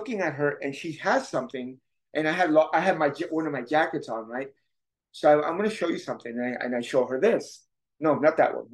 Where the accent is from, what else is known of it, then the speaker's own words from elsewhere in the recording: Bronx, New York, United States; I was brought up in the Bronx in the 70s, right? So you may take the kid out of the city, but the city will always be in the kid.